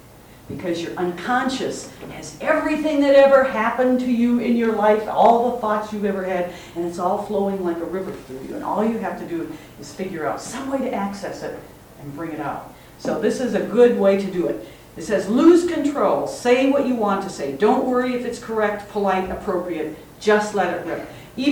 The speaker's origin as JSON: {"language": "English", "region": "South Dakota", "country": "United States", "lives_now": "Goodhue, United States", "said": "Goodhue, Minnesota, a little town of about 500 people. I'm close to Northfield, Minnesota, thankfully, and belong to the Northfield Women Poets who have given me. We meet once a week. I'm from South Dakota originally"}